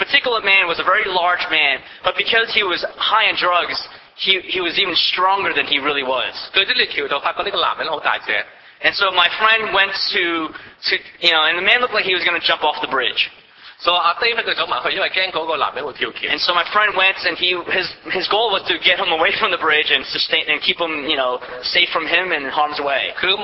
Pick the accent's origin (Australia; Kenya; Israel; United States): United States; New York; This is the context of the church that I grew up in back in New York.